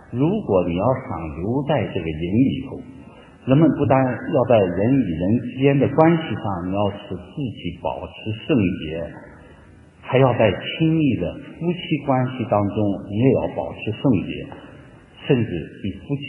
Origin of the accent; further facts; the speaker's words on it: China; 其实我们大家作为中国人，我们都知道